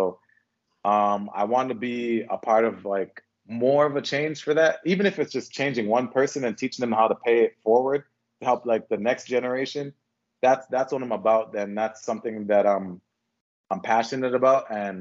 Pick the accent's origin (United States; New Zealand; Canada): Canada; Toronto, Ontario; I grew up in Toronto, and Toronto does have hoods, and there's ghettos everywhere.